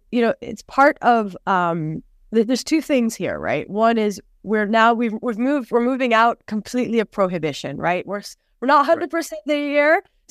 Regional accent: Jamaica; accent: North American; Despite my sort of North American accent where I was educated, but I'm Jamaican. I grew up here. This is my home.

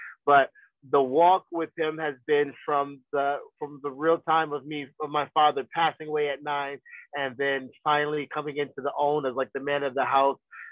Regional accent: Ghana; I'm Ghana. I'm Ghanaian.

